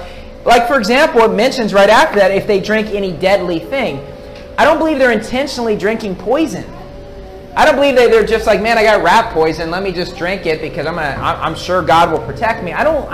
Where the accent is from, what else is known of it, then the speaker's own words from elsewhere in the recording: West Virginia, United States; It always is in Kentucky or my home state of West Virginia. Now, I grew up in the north part of West Virginia.